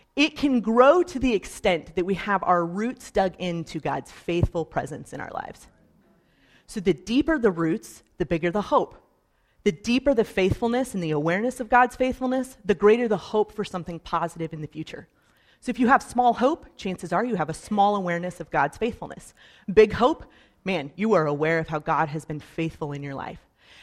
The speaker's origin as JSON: {"language": "English", "region": "Colorado", "country": "United States", "said": "But I'm from Colorado, and so Colorado is really like a desert climate"}